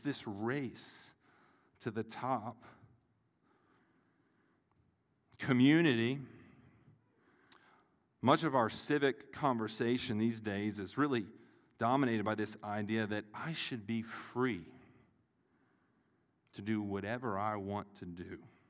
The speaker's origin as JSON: {"language": "English", "region": "the South", "country": "United States", "said": "I'm from the South, so I like this."}